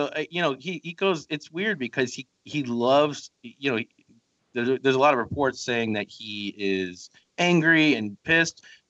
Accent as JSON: {"language": "English", "region": "Ohio", "country": "United States", "tie": "born or raised there", "also_born_or_lived": "North Carolina", "accent": "mix of Midwest Ohio accent and Southern drawl", "said": "I'm from North Carolina. I grew up in Ohio, so I have a mix between the Midwest Ohio accent and then a Southern drawl from North Carolina. So it goes back"}